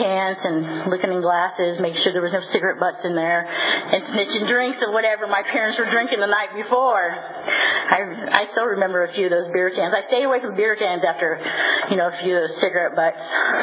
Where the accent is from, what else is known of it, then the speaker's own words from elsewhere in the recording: Stockton, California, United States; And I grew up in Stockton, California, and I'm an oldest child of two.